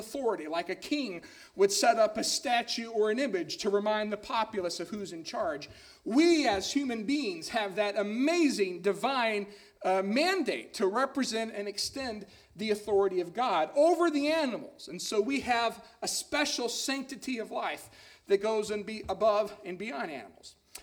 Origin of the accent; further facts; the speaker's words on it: Kentucky, United States; kids from my home state, a state that I feel so blessed to be a part of, the place that I still call home and still think of as home, that it would be kids from Kentucky who would do this.